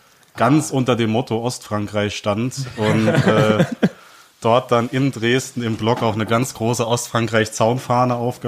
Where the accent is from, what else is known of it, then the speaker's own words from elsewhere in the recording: Luxembourg; Fun Fact, ich komme zur Hälfte aus Luxemburg.